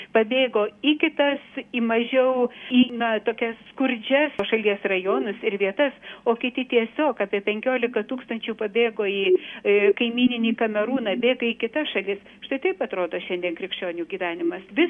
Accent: Druskininkai, Alytus County, Lithuania; Mes, bent jau aš, gimiau okupuotoje Lietuvoje. Ir labai gerai prisimenu laikus, kaip reikėdavo slėptis už močiutės nugaros, einant į bažnyčią mano gimtuose Druskininkuose

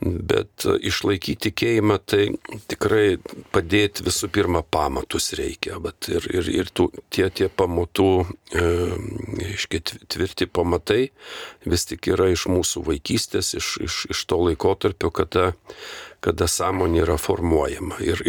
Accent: Anykščiai, Utena County, Lithuania; born or raised there

